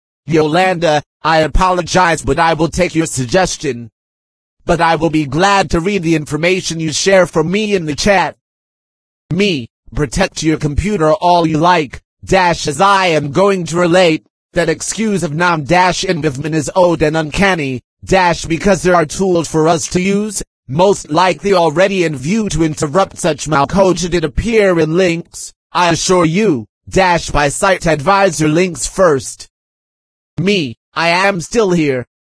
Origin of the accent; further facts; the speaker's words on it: San Bernardino, California, United States; started in 2005 in Oakland and present here in 2020 in my hometown of San Bernardino, California.